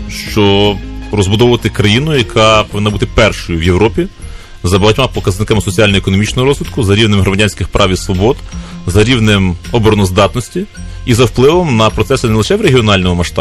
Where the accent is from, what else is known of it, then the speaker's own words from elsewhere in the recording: Lviv, Lviv Oblast, Ukraine; Є депресивні явища, в моєму рідному місті, на жаль, це так.